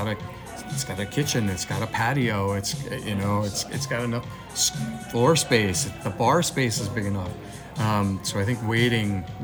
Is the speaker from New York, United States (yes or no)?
yes; New York, United States; And I'm from New York originally, and there's this commonality of wine bars and enotecas and these places that were not found here.